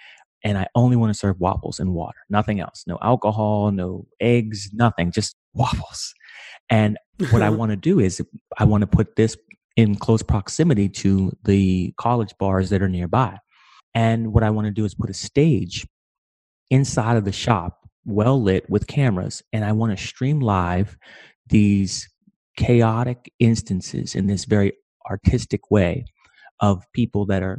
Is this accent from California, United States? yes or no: no; Pittsburgh, Pennsylvania, United States; While originally I am from Pittsburgh, I didn't go to CMU.